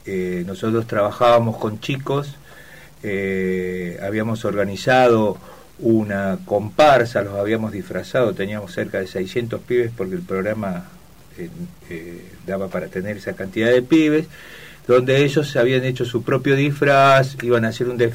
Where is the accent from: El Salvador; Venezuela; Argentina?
Argentina; Córdoba; como yo soy cordobés